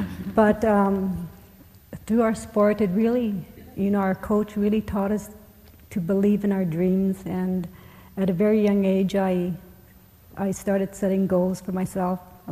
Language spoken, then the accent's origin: English; Inuvik, Northwest Territories, Canada; Growing up in Inuvik, kids always got picked to go on different events